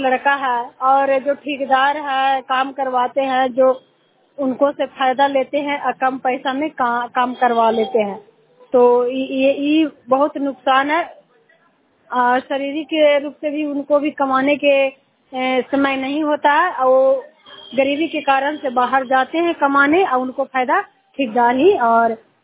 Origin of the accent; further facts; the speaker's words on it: Chandi, Bihar, India; चंडीडी के रहने वाली हूँ।